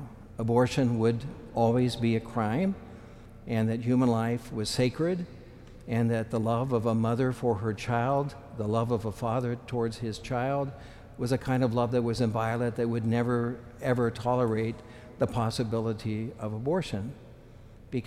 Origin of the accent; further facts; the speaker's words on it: Concordia, Kansas, United States; Now, when I was a young boy growing up in Concordia, Kansas, we had a wonderful pastor.